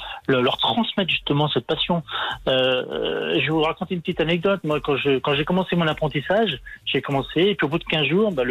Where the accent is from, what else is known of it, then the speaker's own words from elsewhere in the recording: Pays de la Loire, France; Moi, je suis originaire de la campagne de la Sarthe, donc rien à voir avec la Champagne.